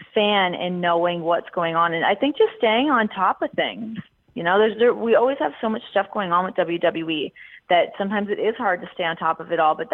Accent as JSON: {"language": "English", "country": "Canada", "accent": "Canadian", "said": "losing my Canadian accent, which I truly believe I never had"}